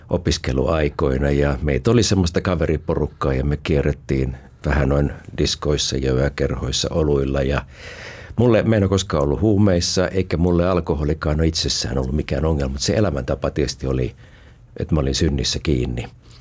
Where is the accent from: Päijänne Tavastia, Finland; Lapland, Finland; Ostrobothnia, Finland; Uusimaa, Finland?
Uusimaa, Finland; Espoo; also born or lived in Helsinki; mä oon syntynyt Helsingissä, mutta 2-vuotiaana muuttanut Espooseen Tapiolaan. Mun isäni tuli Satakunnasta ja äiti rantaruotsalainen Pyhtäältä.